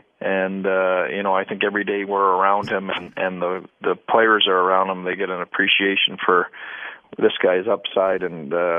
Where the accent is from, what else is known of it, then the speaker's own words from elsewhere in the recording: Canada; I grew up in Canada.